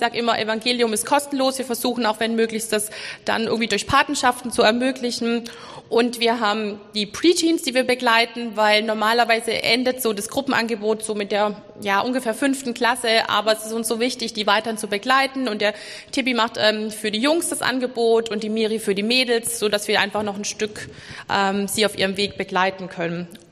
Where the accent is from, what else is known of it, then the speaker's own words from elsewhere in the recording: Schorndorf, Baden-Württemberg, Germany; ich komme hier aus Schorndorf, ich bin hier auch aufgewachsen